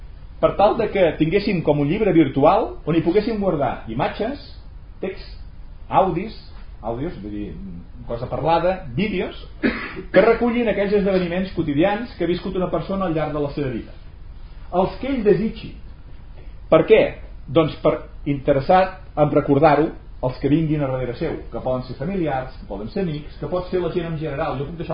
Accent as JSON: {"language": "Catalan", "town": "Terrassa", "region": "Catalonia", "country": "Spain", "tie": "born or raised there", "said": "jo sóc fill de Terrassa, i m'estimo molt la meva ciutat"}